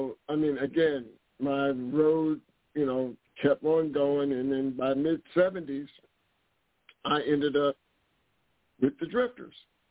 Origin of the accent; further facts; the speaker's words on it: Bronx, New York, United States; born there; Well, anyway, I was born in the Bronx and been in the business, for more than 50 years.